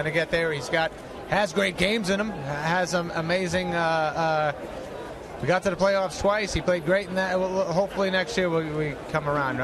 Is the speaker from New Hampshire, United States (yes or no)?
yes; Manchester, New Hampshire, United States; little kids in the neighborhood I grew up with in Manchester, New Hampshire, who yell at me if I go against the Pats.